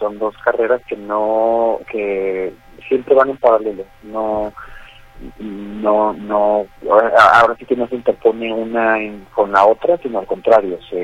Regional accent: Guadalajara, Jalisco, Mexico; aquí en mi tierra, en el lugar donde mariachi se incrustó en mi piel

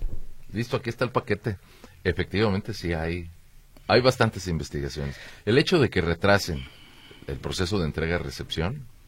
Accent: Guadalajara, Jalisco, Mexico; Porque yo soy tapatío, habitante de la ciudad.

